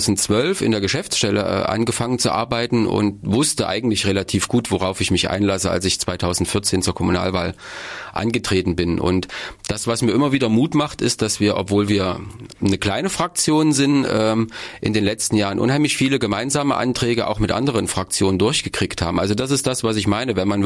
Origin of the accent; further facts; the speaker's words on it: Erfurt, Thuringia, Germany; Ich bin Erfurter, also, Puffbohne, hier geboren und hier aufgewachsen.